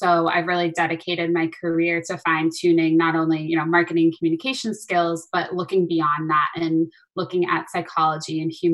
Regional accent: Massachusetts, United States; For me personally, I grew up on Cape Cod.

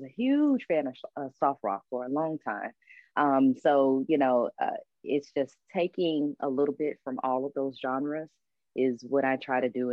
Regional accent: Houston, Texas, United States; We're from Houston. How could you not love them?

